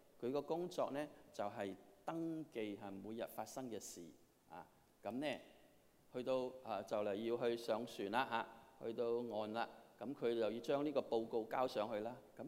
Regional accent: Hong Kong; 我哋香港嚟嘅人咧，我哋好識講嘢噶嚇

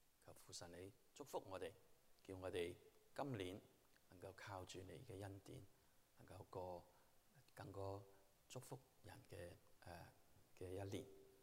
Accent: China; now in Houston, United States; 我们中国人在这里再一次要感谢你

